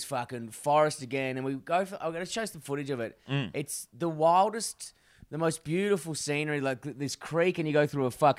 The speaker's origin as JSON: {"language": "English", "town": "Perth", "region": "Western Australia", "country": "Australia", "tie": "born or raised there", "said": "which was red clay and rocks, which is my hometown of Perth."}